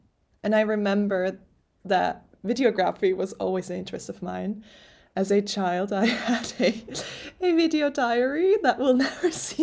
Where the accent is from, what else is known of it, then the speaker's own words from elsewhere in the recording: Zurich, Switzerland; first language German; English is a second language; I am from Zurich in Switzerland. I usually speak German, so bear with me with my English.